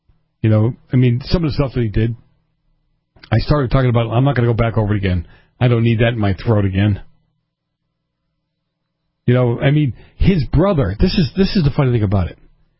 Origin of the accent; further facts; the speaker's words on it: Boston, Massachusetts, United States; I grew up in Boston at a time when the mafia was very active in the north end of Boston.